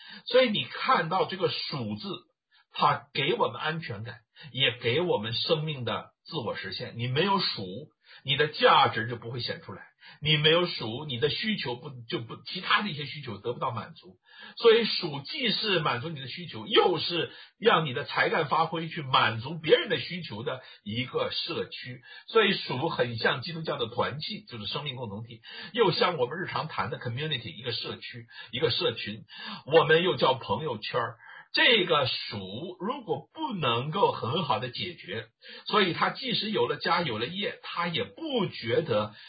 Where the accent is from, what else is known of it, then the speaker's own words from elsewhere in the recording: Tianjin, China; born there; also born or lived in Beijing; now in overseas; 我虽然是在天津出生的，但是呢，我的核心的一段时间呢，是在有十几年是在北京啊接受教育和研究生教育的。